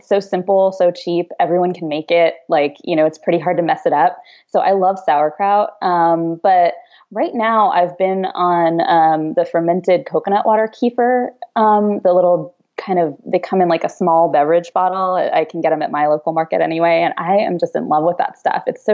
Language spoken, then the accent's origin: English; East Coast, United States; moved away as an adult; I grew up on the East Coast where it was definitely cold winters. And I left as soon as I could, you know, mostly because of the weather.